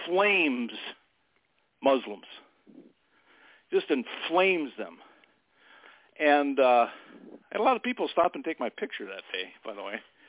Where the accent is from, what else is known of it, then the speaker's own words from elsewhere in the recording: Minnesota, United States; I mean, I was from Minnesota.